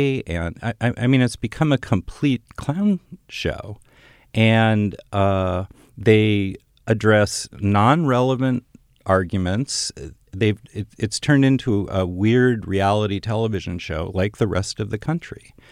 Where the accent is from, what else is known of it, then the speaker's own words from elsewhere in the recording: Minnesota, United States; I'm a gun owner. I grew up in Minnesota. I have a pickup truck.